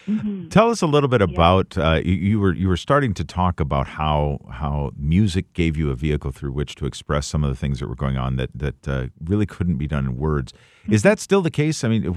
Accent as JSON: {"language": "English", "town": "Wisconsin Dells", "region": "Wisconsin", "country": "United States", "tie": "born or raised there", "said": "I'm a Wisconsin Dells man myself. I grew up there."}